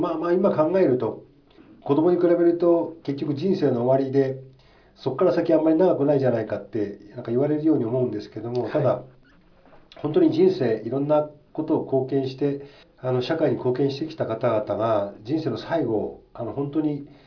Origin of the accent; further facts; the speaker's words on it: Hiratsuka, Kanagawa, Japan; 生まれは神奈川県の平塚ですね。